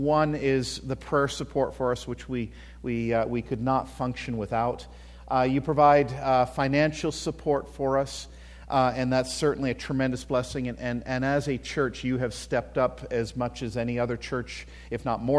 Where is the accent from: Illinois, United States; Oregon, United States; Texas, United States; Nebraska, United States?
Nebraska, United States; Omaha; I guess I'm from Omaha, and so a lot of things I see or find out about here are I'm seeing from a long ways away.